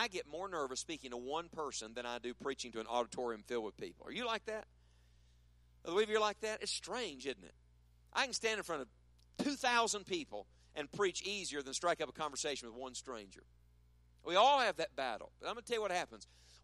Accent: West Virginia, United States; I grew up in West Virginia. In West Virginia, everybody goes to church.

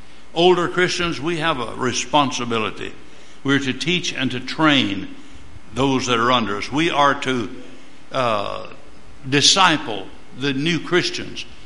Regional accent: Tennessee, United States; I know where I came from. I came from Tennessee. If you don't go with me sometime, I'll take you and show you where I came from. Poorest county in the state of Tennessee, probably. And my area was probably the poorest. Grundy County.

